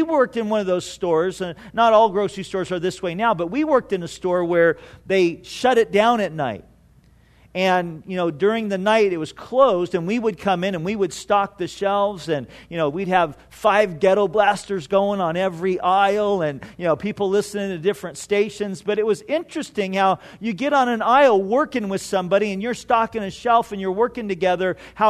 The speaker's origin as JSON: {"language": "English", "region": "California", "country": "United States", "tie": "born or raised there", "said": "I grew up in Orange County and I had never been down here."}